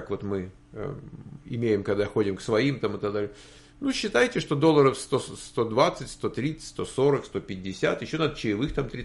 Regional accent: Russia; Я сам из России.

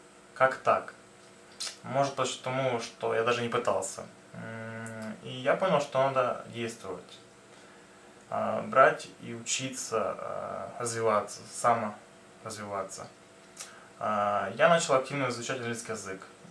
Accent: Dniprodzerzhynsk, Dnipropetrovsk Oblast, Ukraine; я из Украины, из города Днепродзержинск.

